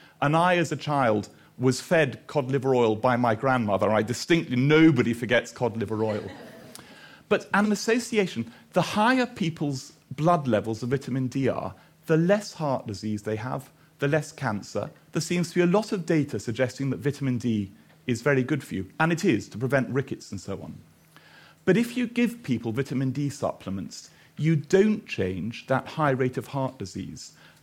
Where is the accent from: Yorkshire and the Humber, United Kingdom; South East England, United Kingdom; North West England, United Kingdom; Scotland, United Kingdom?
Scotland, United Kingdom; Edinburgh; I'm from Edinburgh. Worst news, that's even Edinburgh.